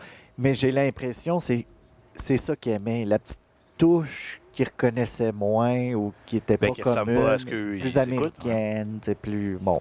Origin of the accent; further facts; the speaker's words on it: Montreal, Quebec, Canada; J'ai grandi à Montréal, pour ceux qui se posent la question.